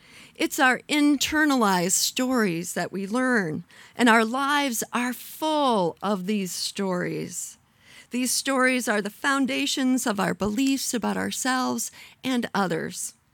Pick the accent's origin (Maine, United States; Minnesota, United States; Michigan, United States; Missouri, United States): Maine, United States; Waterville; I grew up in Waterville, Maine, where I worshiped at St. Mark's Episcopal Church, but attended Mount Mercy Academy, the local Catholic school.